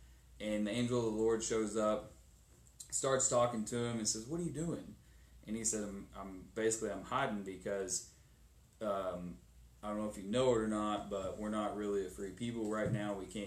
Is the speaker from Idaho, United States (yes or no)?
no; Kentucky, United States; I mean, I can operate a gun pretty well, but that's just because I was born and raised in Kentucky.